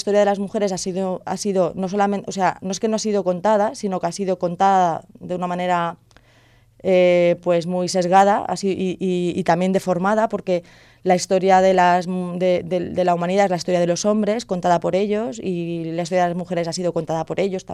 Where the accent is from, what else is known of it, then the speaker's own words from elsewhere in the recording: Pinoso, Valencian Community, Spain; lo he hecho en Pinoso, que es mi pueblo, que empecé allí.